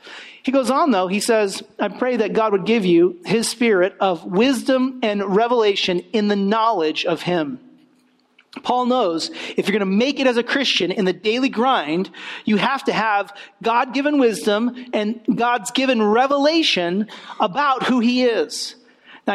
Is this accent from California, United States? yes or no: yes; California, United States; now in New Jersey, United States; but I'm from California, like fires, wildfires, like that's what I know about fire, you know.